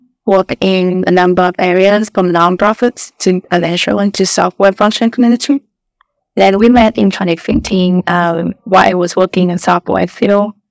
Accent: Vietnam

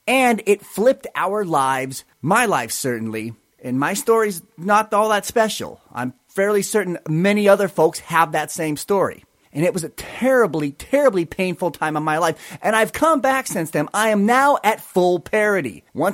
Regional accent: California, United States; also born or lived in Montana; I was born in Montana, but I was raised largely in Southern California, but I've lived in dozens of different cities.

